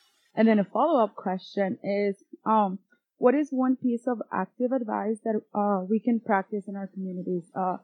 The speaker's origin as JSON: {"language": "English", "region": "California", "country": "United States", "said": "I go to UCR, so I'm from California."}